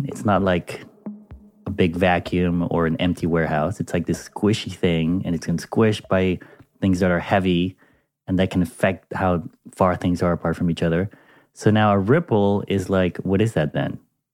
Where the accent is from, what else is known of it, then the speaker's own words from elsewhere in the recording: Panama; like they do in my home country of Panama